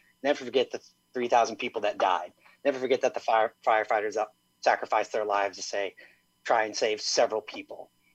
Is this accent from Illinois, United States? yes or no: yes; Ogden, Illinois, United States; I'm from Ogden, Illinois.